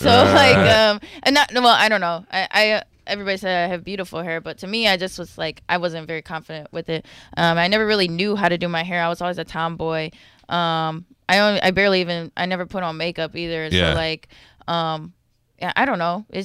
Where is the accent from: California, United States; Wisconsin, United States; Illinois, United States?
Wisconsin, United States; Milwaukee; Milwaukee, Wisconsin.